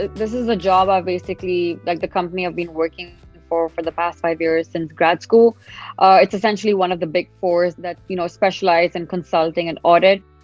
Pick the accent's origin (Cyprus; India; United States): India; Mumbai, Maharashtra; also born or lived in Dubai; now in Canada; I moved here from Dubai in March 2020. I'm originally from Bombay, India, and I've been now in Canada for almost a year in March.